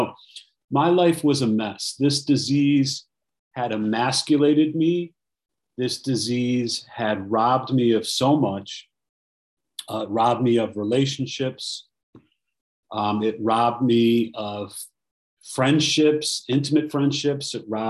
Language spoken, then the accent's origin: English; Chicago, Illinois, United States; I am a recovered compulsive overeater, and I'm from the Chicago area.